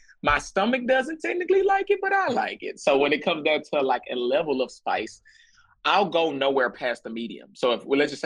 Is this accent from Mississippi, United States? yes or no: no; Texas, United States; But my version on the down south tip and being from Texas would be, you know, spicy, having flavor.